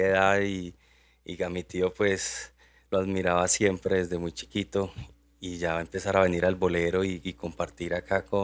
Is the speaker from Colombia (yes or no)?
yes; Chinácota, Norte de Santander, Colombia; en mi infancia yo vivía en Chinacota, norte de Santander.